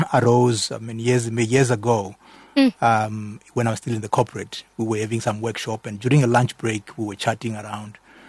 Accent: Limpopo, South Africa; I grew up in Limpopo. Vendor speaking, my background.

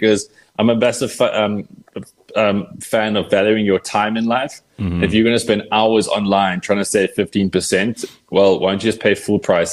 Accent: Western Cape, South Africa; growing up in the Cape, a really big thing for us was like going to the garden routes, because that was obviously the thing you did over school holidays.

